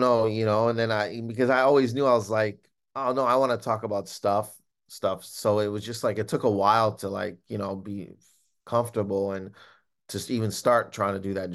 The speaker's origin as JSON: {"language": "English", "town": "Windsor", "region": "Ontario", "country": "Canada", "tie": "born or raised there", "said": "I went to a college called St. Clair College in my hometown, Windsor, Canada."}